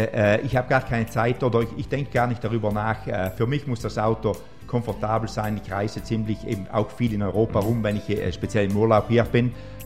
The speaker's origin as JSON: {"language": "German", "region": "South Tyrol", "country": "Italy", "said": "Ich glaube, das kann man als Südtiroler sagen, wir sind sehr bodenständig"}